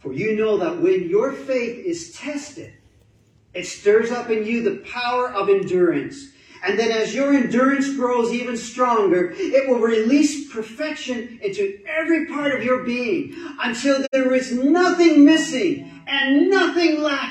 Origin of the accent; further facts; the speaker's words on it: Canada; I'm from Canada, and I'm going back, so I'm sorry.